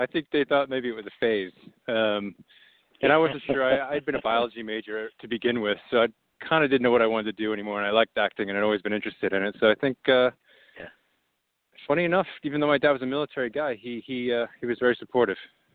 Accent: Alaska, United States; born there; also born or lived in Long Island, New York; Yeah, as it happens, I was born in Alaska. My parents moved us around quite a bit. My dad was in the Air Force.

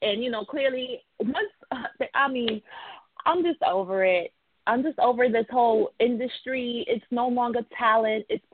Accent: New York, United States; but I'm a New Yorker.

